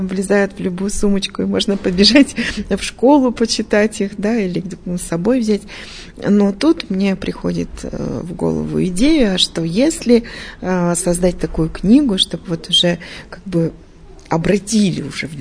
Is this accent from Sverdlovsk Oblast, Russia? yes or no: yes; Yekaterinburg, Sverdlovsk Oblast, Russia; я сама екатеринбурженка, коренная екатеринбурженка. Я родилась в Юго-Западе, ходила в 85-ю школу, жила на Бардино.